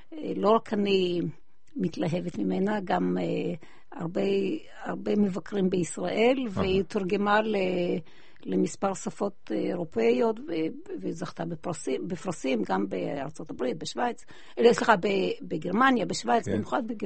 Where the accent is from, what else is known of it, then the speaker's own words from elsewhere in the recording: Bat Yam, Tel Aviv District, Israel; אני גדלתי בבת ים, ברמת יוסף